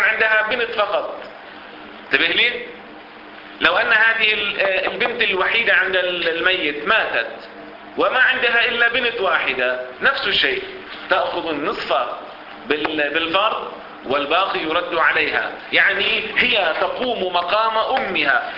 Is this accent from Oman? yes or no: no; Lebanon; نعم حصلت عندنا في لبنان وكان عليها مشاكل